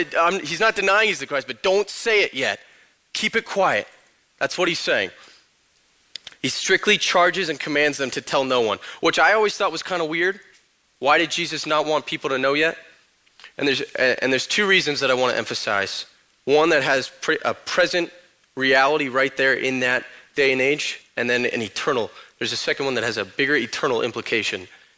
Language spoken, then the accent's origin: English; Corona, California, United States; born there; I was born in Corona.